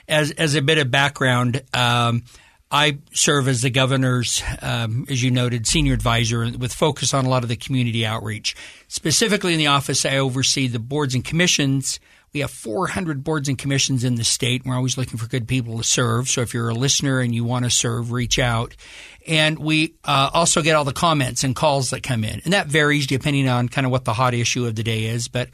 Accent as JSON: {"language": "English", "town": "Ferron", "region": "Utah", "country": "United States", "tie": "born or raised there", "said": "I grew up in Farron, Utah. I am totally proud of my wonderful hometown of Farron."}